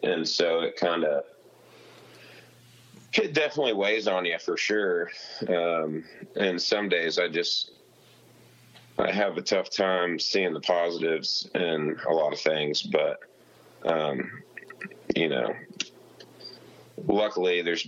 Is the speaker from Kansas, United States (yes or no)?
yes; Kansas, United States; he knew I was from Kansas, and he's like, what if it was like kind of like Kansas?